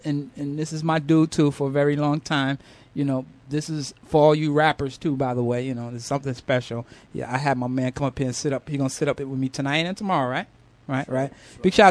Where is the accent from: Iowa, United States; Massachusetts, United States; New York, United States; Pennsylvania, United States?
Massachusetts, United States; Boston; I'm from the Bean.